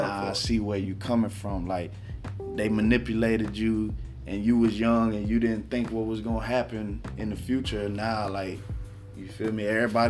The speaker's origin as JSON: {"language": "English", "town": "Kissimmee", "region": "Florida", "country": "United States", "tie": "born or raised there", "said": "I grew up in Kissimmee, so like, it's two hoods. My hood and the hood 5 minutes away"}